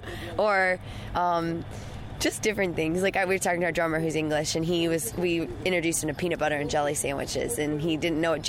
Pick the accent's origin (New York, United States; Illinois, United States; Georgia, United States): Illinois, United States; I'm from Illinois. Illinois feels like home, but I don't know that I could live there.